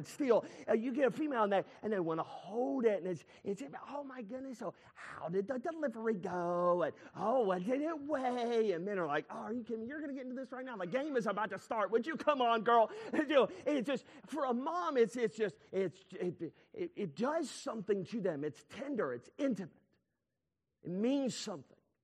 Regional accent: the South, United States; I'm just telling you, we are from the South.

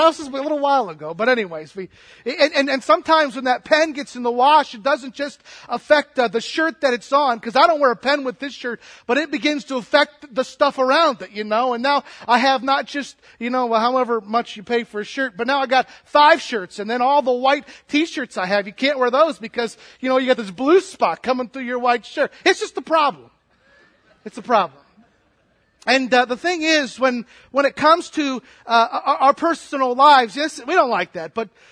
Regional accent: Illinois, United States; We come from Illinois, and we don't want to talk about football at all, but we're glad to be with you.

